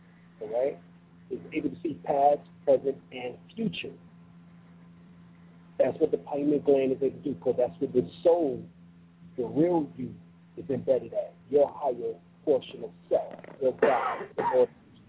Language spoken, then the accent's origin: English; New York, United States; I grew up in New York and Brooklyn, Harlem.